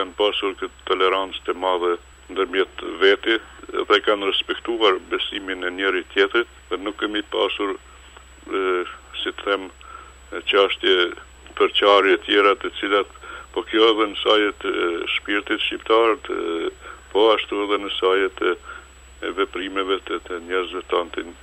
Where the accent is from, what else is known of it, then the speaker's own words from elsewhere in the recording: Kosovo; deshëm me këtë levizje që të afirmohemi si popull, si shqiptar të Kosovës